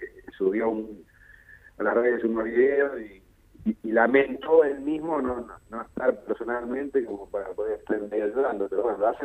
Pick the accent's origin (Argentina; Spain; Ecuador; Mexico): Argentina; Bahía Blanca, Buenos Aires Province; Mi adolescencia estuvo allá en Bahía.